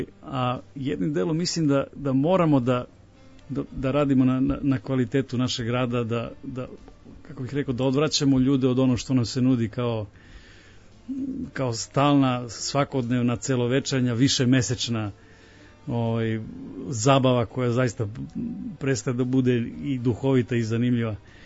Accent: Bor, Bor District, Serbia; Ja sam inače rodom iz Bora

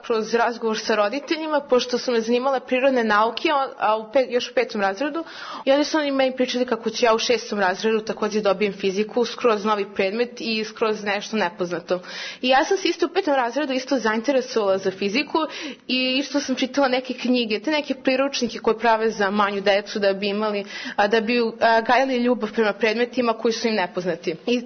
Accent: Belgrade, Serbia; iz Beograda sam.

